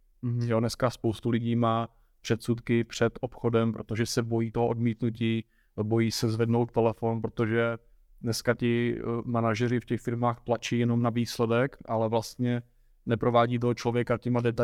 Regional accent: Bzenec, South Moravian Region, Czechia; já pocházím ze Bzence, to je na Jižní Moravě

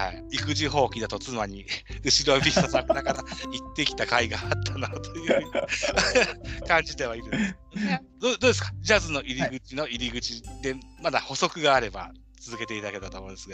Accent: Shimane, Japan; 僕の地元の島根県のですね松江城、松江のお城がありまして

